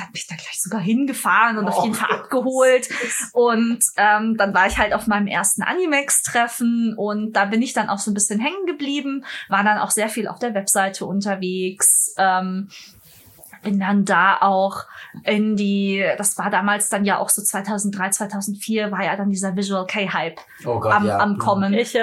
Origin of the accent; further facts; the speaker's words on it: Munich, Bavaria, Germany; Ich komme aus München.